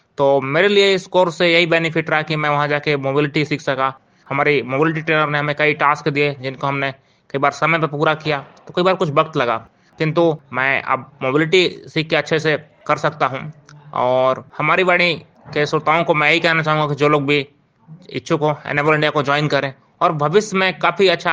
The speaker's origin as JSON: {"language": "Hindi", "town": "Satna", "region": "Madhya Pradesh", "country": "India", "said": "और मैं सतना जिले और मैं मध्य प्रदेश के सतना जिले का रहने वाला हूँ।"}